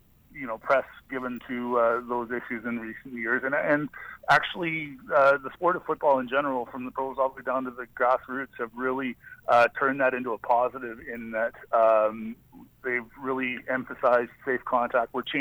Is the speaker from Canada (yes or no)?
yes; Saskatoon, Saskatchewan, Canada; I grew up in Saskatoon